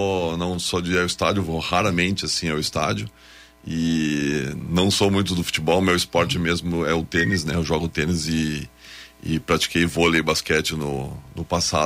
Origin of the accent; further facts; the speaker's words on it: Caxias do Sul, Rio Grande do Sul, Brazil; meu pai é de Garibaldi, minha mãe é de São Marcos, mas eu nasci em Caxias e fiz minhas raízes todas em Caxias, não fui estudar fora, estudei em Caxias